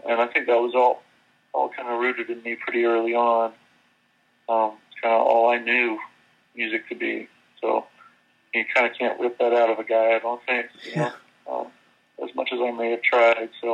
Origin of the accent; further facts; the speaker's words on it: Athens, Georgia, United States; I grew up in Athens, Georgia, right outside of Athens on a farm